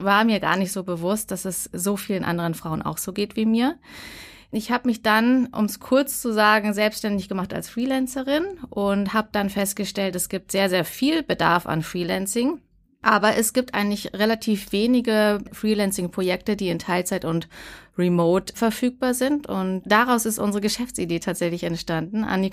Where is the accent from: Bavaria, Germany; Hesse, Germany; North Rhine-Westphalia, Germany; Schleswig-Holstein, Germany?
North Rhine-Westphalia, Germany; Ich komme aus der Nähe von Bonn.